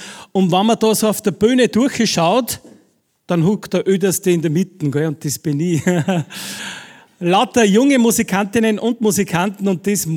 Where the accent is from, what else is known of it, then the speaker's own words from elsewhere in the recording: Upper Austria, Austria; ich komme aus Oberösterreich, aus dem Salzkammergut